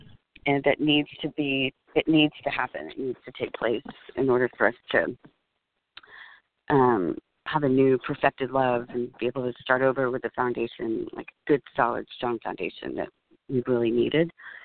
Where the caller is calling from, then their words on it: Texas, United States; I'm calling from Texas.